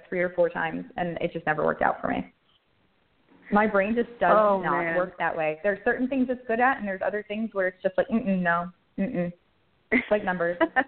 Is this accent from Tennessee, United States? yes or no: no; Long Island, New York, United States; And I'm actually from Long Island, but New York City is what I was writing about.